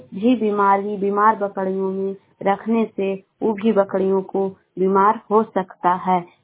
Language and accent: Hindi; Bihar, India